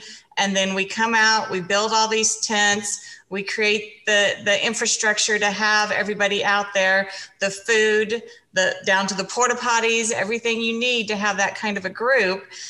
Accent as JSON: {"language": "English", "region": "Kansas", "country": "United States", "tie": "born or raised there", "said": "You know, I grew up here in the Flint Hills. So when I would hear people talk about how Kansas is flat, that didn't register with me."}